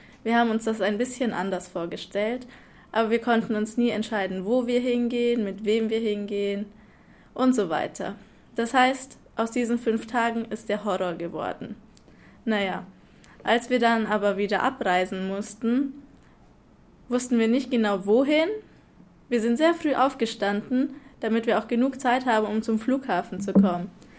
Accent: Nuremberg, Bavaria, Germany; ich komme aus Nürnberg.

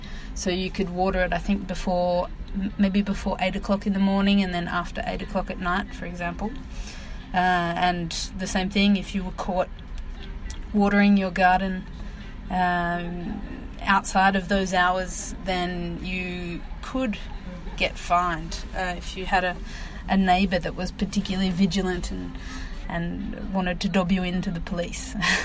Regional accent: Melbourne, Victoria, Australia; I grew up in Melbourne, Australia.

